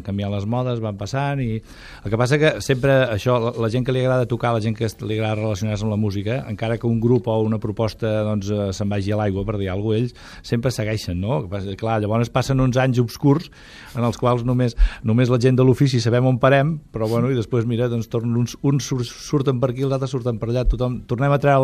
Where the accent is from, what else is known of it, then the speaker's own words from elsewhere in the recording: Valls, Catalonia, Spain; bueno, som tots de Valls, evidentment, ens coneixíem